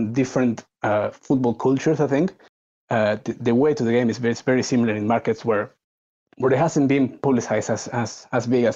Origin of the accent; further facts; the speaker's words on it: United States; because as an American, I can't think it's the regular path we often hear from people in the UK and the rest of Europe.